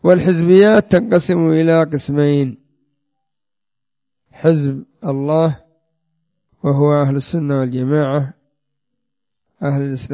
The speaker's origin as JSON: {"language": "Arabic", "country": "Yemen"}